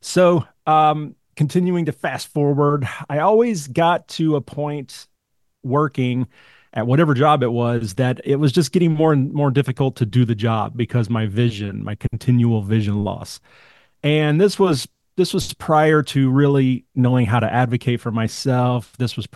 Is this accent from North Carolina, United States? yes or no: yes; Raleigh, North Carolina, United States; also born or lived in East Coast; I'm originally from North Carolina, grew up all up and down the East Coast, and went through public schools up until high school.